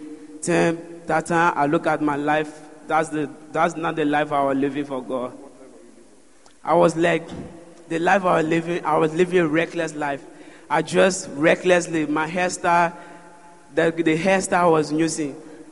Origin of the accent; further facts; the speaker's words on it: Liberia; now in Ghana; And when I was coming from Liberia, what brought me meaning in Ghana is music.